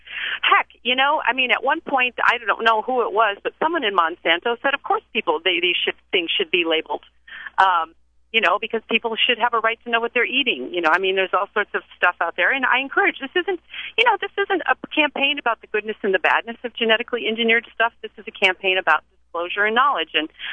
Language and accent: English; Chico, California, United States; So I am a grandmother from Chico, a little bit north of Sacramento